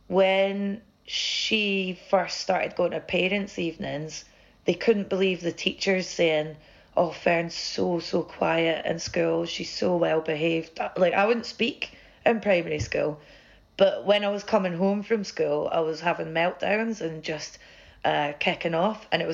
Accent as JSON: {"language": "English", "region": "Scotland", "country": "United Kingdom", "tie": "born or raised there", "said": "where I grew up in Scotland, the central belt where I'm from, I think it was a lot of people moved over from Donegal and Northern Ireland"}